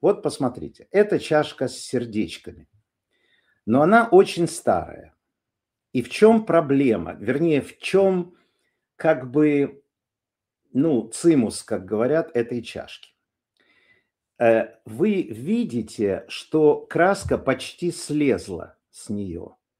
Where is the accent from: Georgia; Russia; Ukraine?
Ukraine; я как человек из Украины, в первую очередь я вам рассказываю, чем живет Украина